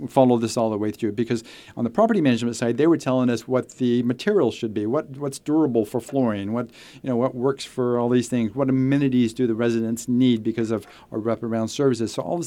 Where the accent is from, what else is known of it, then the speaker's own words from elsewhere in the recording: Bakersfield, California, United States; But I was originally from Bakersfield, and for a number of years thought the whole world was like Bakersfield. So, you know, but I learned otherwise. But yeah, I'm a California boy.